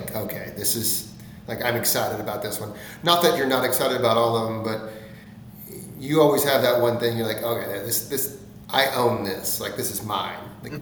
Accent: Texas, United States; I'm from Texas, and so and I'm married an Aggie

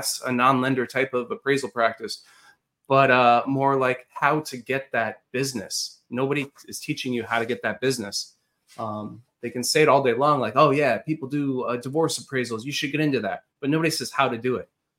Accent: New York, United States; moved away as an adult; now in Florida, United States; Well, I am originally from New York. I moved down to Florida to go to college at Florida Atlantic University.

